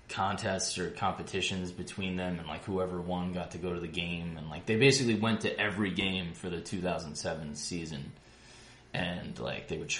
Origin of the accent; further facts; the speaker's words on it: New York, United States; I grew up on Long Island, so you go to Shea Stadium, you don't go to the Bronx